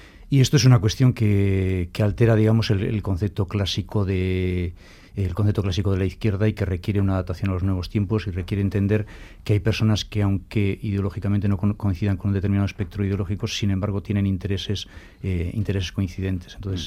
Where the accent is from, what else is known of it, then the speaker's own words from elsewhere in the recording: Bermeo, Basque Country, Spain; Soy original de Bermeo.